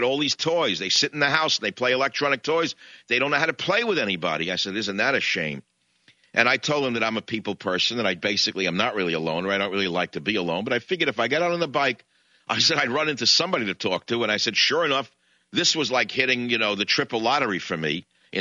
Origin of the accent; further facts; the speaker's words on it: New York City, New York, United States; I grew up in New York City, and I had to learn how to swim with all kinds of fish.